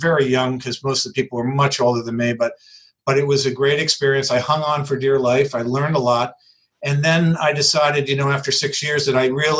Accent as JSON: {"language": "English", "region": "Connecticut", "country": "United States", "said": "I was this WASP from Connecticut, right?"}